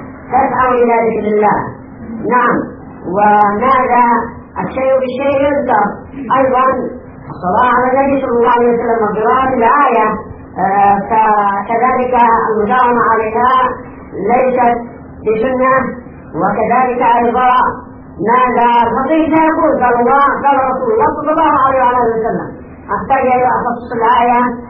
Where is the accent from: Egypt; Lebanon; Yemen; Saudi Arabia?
Yemen; عندنا في اليمن